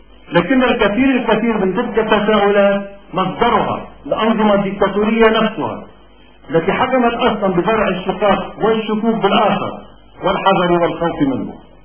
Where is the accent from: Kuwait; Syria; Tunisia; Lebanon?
Lebanon; مطلوب منا كلبنانيين ليس التدخل العسكري أو الأمني بل موقف مبدئي إنساني أخلاقي